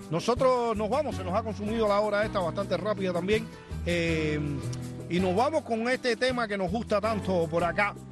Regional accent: Cuba; moved away; yo vine en balsa de Cuba, fíjate.

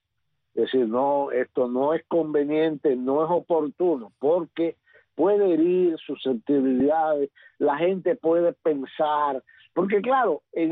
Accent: Cuba; moved away; ya después que me fui de Cuba, aquí me enteré

